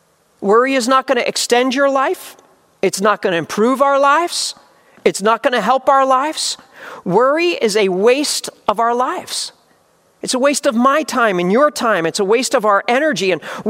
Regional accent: New Jersey, United States; I grew up at the beach. I grew up in South Jersey, just going to the beach many days of my life.

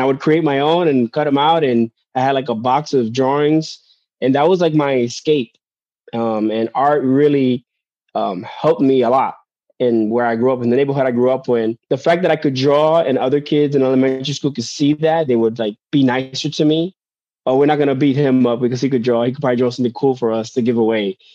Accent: Long Island City, New York, United States; Like I grew up in Long Island City back when it was really, it's bougie now.

